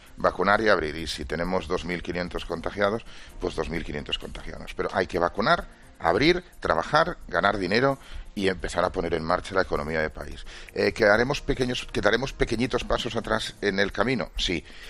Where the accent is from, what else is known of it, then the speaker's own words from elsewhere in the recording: Catalonia, Spain; yo soy catalán